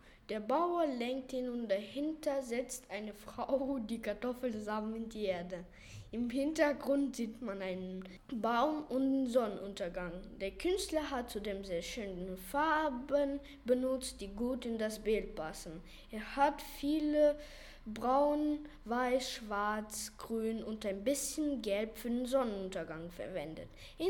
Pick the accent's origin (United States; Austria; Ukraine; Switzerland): Ukraine; German is a second language; Es erinnert mich an ein Dorf in meiner Heimat der Ukraine, in dem meine Freunde leben.